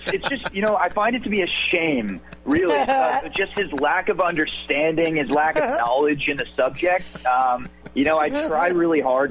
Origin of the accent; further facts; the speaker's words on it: California, United States; coming from the West Coast, I grew up and lived in California